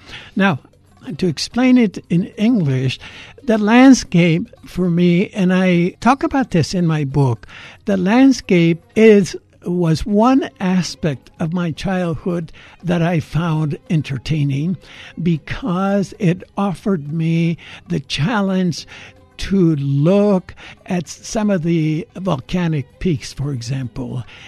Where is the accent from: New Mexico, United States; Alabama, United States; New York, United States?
New Mexico, United States; Well, of course, I grew up in the Rio Puerco Valley, which is, for those who have not heard of the valley, it's situated about 50 miles southeast of Chaco Canyon.